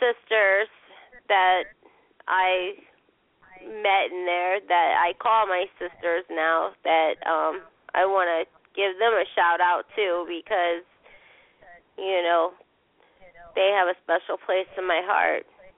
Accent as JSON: {"language": "English", "town": "Bradenton", "region": "Florida", "country": "United States", "said": "I'm from Bradenton, Florida. I'm 33 years old."}